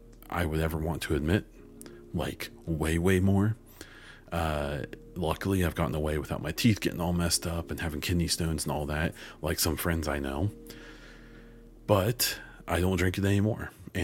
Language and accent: English; United States; Well, my good man, I am an American, and we don't eat very healthy.